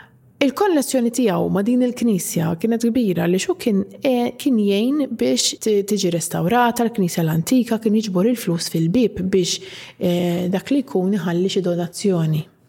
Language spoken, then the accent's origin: Maltese; Valletta, South Eastern Region, Malta; Issa jiena mill-Belt, ġifieri għexti il-Belt kont komda ħafna f'dawn it-toroq